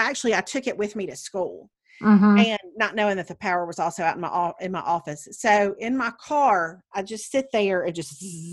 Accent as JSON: {"language": "English", "region": "Mississippi", "country": "United States", "tie": "born or raised there", "said": "He goes to the Mississippi Delta, which we had a little hint about that."}